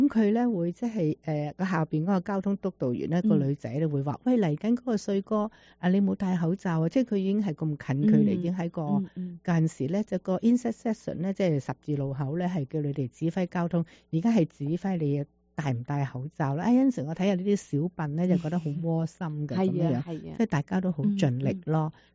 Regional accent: China; now in United States; 虽然而家我哋系喺美国，我哋已经入咗籍，我哋已经系算系佢嘅居民，系咪？但系始终我哋个根系中国啊嘛

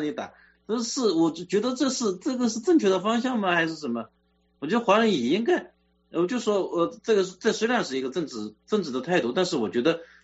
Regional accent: China

